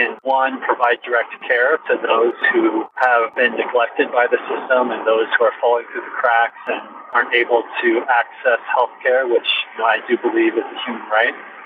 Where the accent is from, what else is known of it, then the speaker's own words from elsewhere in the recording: Indiana, United States; my time growing up in Indiana, in high school, in middle school, et cetera